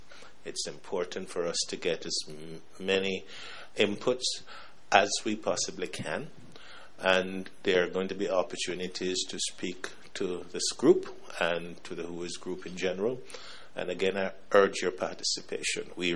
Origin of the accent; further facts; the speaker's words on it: Jamaica; And I'm from the Caribbean. I'm from Jamaica.